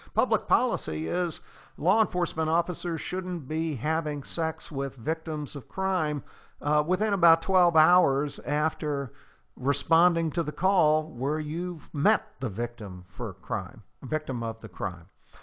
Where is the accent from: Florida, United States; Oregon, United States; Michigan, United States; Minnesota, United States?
Oregon, United States; and this comes out of a case from Oregon, my home state of Oregon.